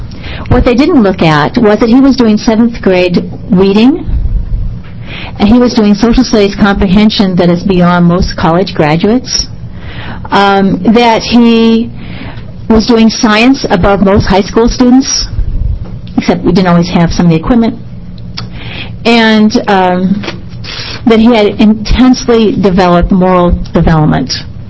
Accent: Portland, Oregon, United States; I am from Portland, Oregon.

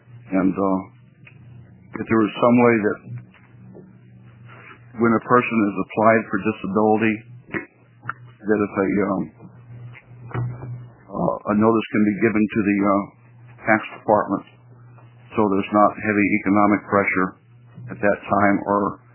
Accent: Beaverton, Oregon, United States; I'm from Beaverton, Oregon, so I'll do that now.

